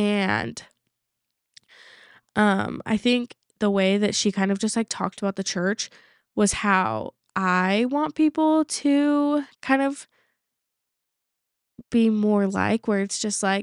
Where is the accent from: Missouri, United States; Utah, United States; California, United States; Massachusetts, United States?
Utah, United States; because I'm from Utah, so I don't know how it is from someone else like coming to visit and visit a family.